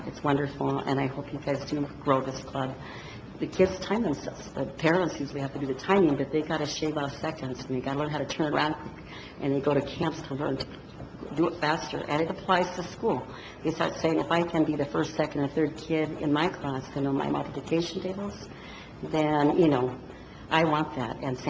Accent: Warden, Washington, United States; now in Moses Lake, United States; I grew up in Warden, and I'm from Moses Lake now.

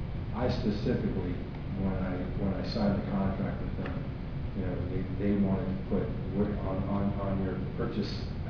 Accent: Ohio, United States; I'm from Ohio, so this is like heaven for me

